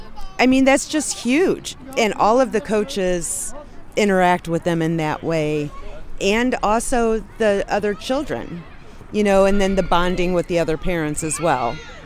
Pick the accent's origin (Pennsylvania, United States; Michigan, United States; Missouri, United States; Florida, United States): Missouri, United States; St. Louis; I am from the Southside, Gravois, Hampton area.